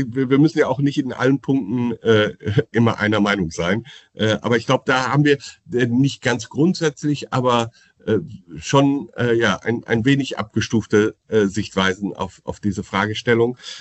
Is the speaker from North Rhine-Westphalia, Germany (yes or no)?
yes; Münster, North Rhine-Westphalia, Germany; Meine Heimatstadt Münster